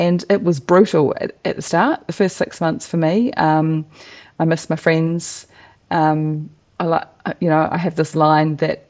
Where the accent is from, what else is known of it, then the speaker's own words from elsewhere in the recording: Bay of Plenty, New Zealand; my nan and pop had a beautiful place in a place called Ohiwa Harbour, which is on the eastern sort of near Whakatane. And that was where we spent a lot of our childhood